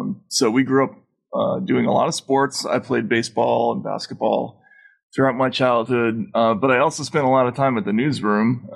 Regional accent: New Brunswick, New Jersey, United States; born there; I was born in New Brunswick, New Jersey. My father was a student at Rutgers University at the time.

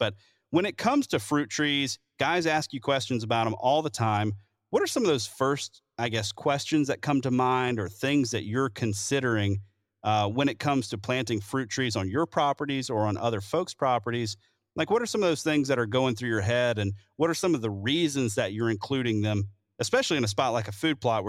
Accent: the South, United States; dude, growing up in the South, that we just called those like zoos and stuff.

